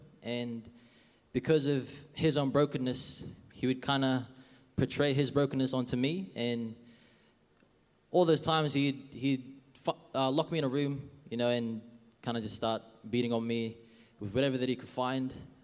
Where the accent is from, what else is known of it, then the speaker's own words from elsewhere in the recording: Quezon City, Metro Manila, Philippines; I am Filipino, for any Filipinos out there, mabuhay. So for me, I was born in Quezon City in Manila, Philippines. And I lived there with my grandma, all my cousins, and my uncle as well.